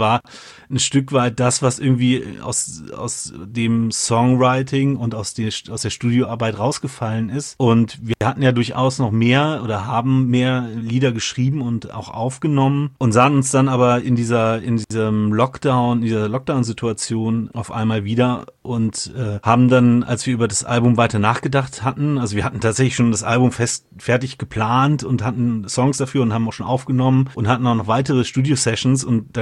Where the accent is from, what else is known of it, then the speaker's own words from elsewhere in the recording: Cologne, North Rhine-Westphalia, Germany; aber ansonsten kommen wir aus Köln, kann man dann, glaube ich, sagen, Kölner Band, ja.